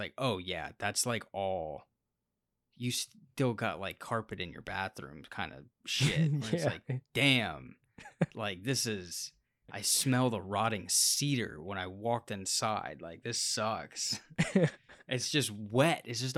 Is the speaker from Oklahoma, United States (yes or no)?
no; Orlando, Florida, United States; Cause like I grew up in Orlando, right?